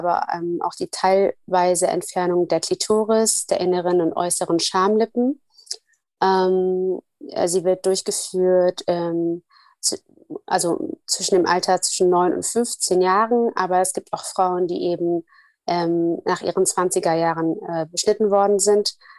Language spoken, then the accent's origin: German; Somalia; Ich komme ja aus Somalia